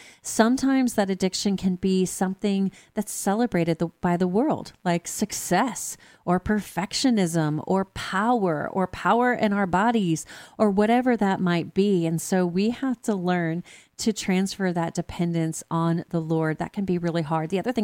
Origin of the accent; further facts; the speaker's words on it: Texas, United States; and from my home state of Texas, which is really exciting.